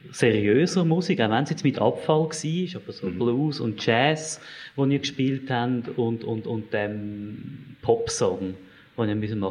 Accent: Switzerland; Also als Schweizer tendenziell eher Letzter

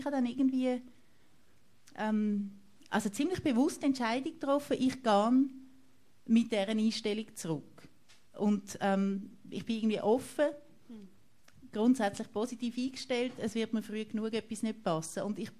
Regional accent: Switzerland; wo man einfach das Gefühl hat, aber ich bin doch aus der Schweiz.

